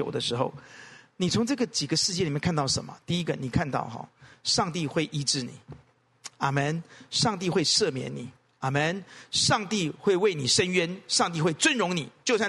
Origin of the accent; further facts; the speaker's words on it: Taiwan; 我们台湾人比较不会这样子